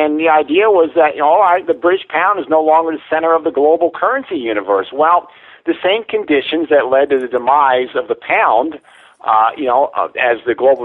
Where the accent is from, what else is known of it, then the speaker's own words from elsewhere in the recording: United States; as an American citizen, I don't like to talk about things like that.